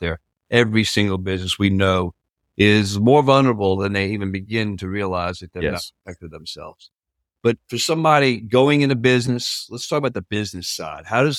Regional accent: New Orleans, Louisiana, United States; I'm from New Orleans

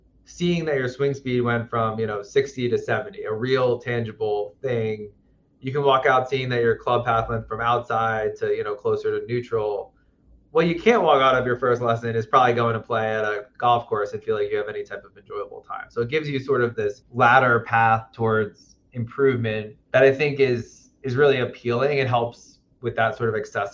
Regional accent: Pennsylvania, United States; I grew up outside of Philadelphia in Bucks County, Pennsylvania.

